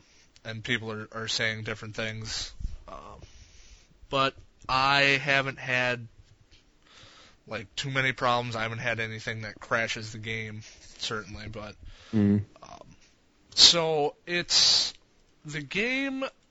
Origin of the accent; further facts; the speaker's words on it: United States; Sorry, I am American.